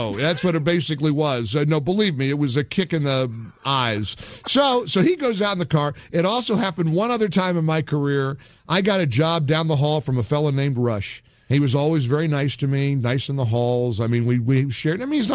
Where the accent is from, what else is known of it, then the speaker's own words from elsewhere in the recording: Ohio, United States; I'm an Irish guy from Ohio.